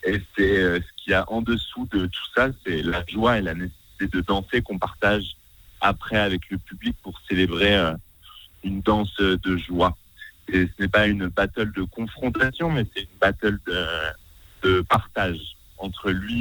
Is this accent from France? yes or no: yes; Besançon, Bourgogne-Franche-Comté, France; now in Strasbourg, France; je suis artiste chorégraphique, j'ai 27 ans. Je viens de Besançon, j'habite à Strasbourg.